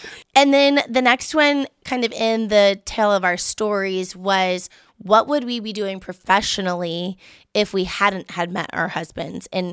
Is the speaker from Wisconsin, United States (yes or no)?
no; Houston, Texas, United States; so I'm from Houston, Texas, mm-hmm. and Houston had the Arrows back when I was young, and my dad used to take us to those games.